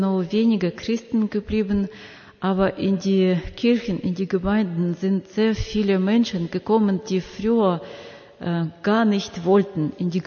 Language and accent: German; Mariupol, Donetsk Oblast, Ukraine; wir haben auch nichts genauso wie ihr, wir sind selbst aus Mariupol